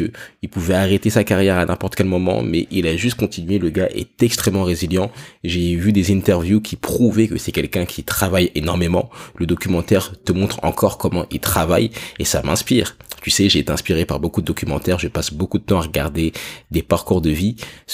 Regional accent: United States; French is a second language; J'ai dit clarité parce que je suis un Américain, mais c'est clarté.

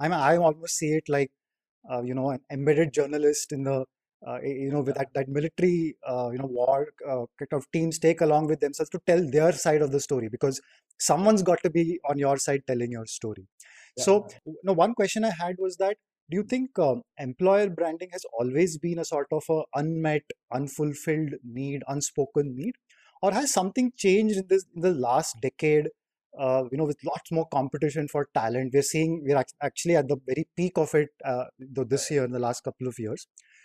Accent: Pune, Maharashtra, India; So I'm from Pune

